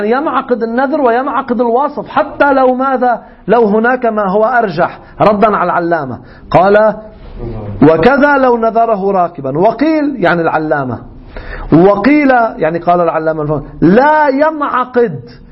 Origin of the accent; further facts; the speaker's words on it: Lebanon; أنا الناذر، أنا لبناني، طارة أنظر من لبنان، طارة أنظر من إيران